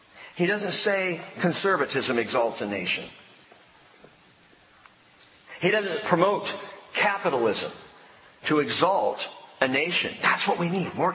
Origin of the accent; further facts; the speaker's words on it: United States; I'm an American, born and raised. I love this country.